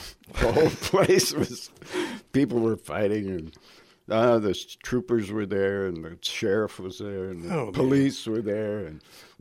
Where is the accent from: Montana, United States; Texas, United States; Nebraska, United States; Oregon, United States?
Montana, United States; In Montana, Western Montana.